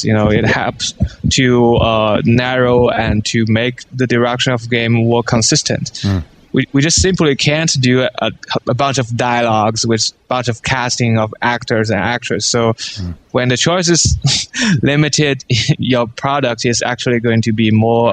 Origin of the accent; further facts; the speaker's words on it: China; You know, and I'm not from Japan. I'm from China.